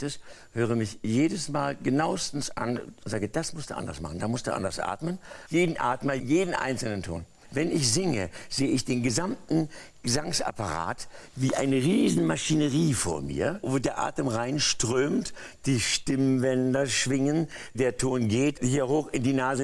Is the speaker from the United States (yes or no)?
no; Berlin, Germany; Na klar bin ich Berliner, wenn man das so will, kann ich auch berlinerisch reden.